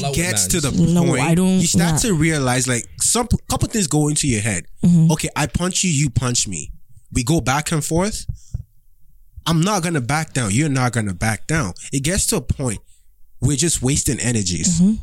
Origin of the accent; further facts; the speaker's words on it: Nigeria; Oh, remember, I'm from Nigeria.